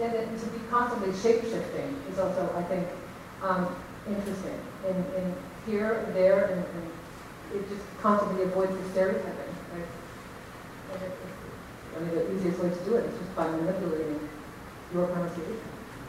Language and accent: English; Mexico; I grew up in a bilingual household. My mother's American, my father's Mexican, but I grew up in Mexico. So when I was born, my mother didn't speak Spanish. And so my English was very good.